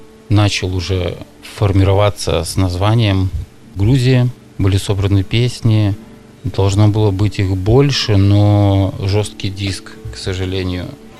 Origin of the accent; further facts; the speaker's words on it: Belarus; Я говорю, я тоже из Беларуси